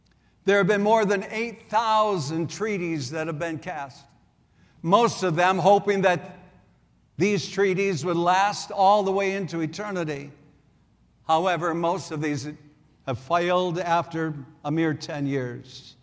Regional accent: South Dakota, United States; Now, I grew up in South Dakota.

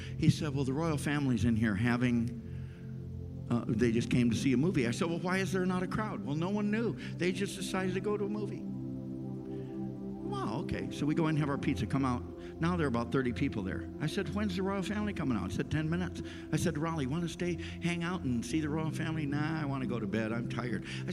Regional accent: Tanzania; I grew up in East Africa, in Tanganyika, going to British schools.

